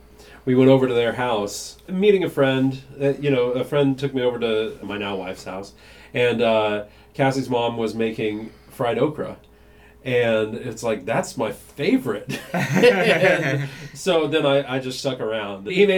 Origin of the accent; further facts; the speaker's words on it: Oklahoma, United States; I am from Oklahoma, and fried okra has been a long time standard from Grandy's.